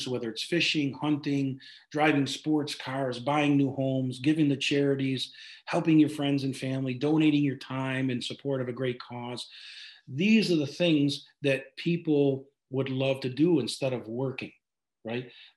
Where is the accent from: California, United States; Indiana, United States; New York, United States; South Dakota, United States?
New York, United States; Utica; I'm from Central New York, actually Utica, New York. It's a small town here in upstate New York, right smack in the middle of the state of New York.